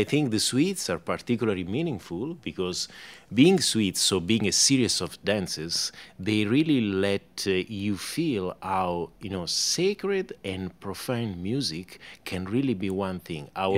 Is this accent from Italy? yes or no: yes; South Italy, Italy; And I'm from Italy. I'm a cellist that comes from the south of Italy, but I love Austin because I lived here for 5 years, almost 5 years.